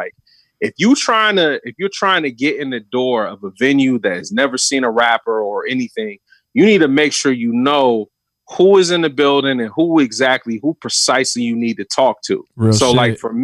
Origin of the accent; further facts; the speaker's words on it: Chagrin Falls, Ohio, United States; That's one of the positives growing up in Chagrin Falls.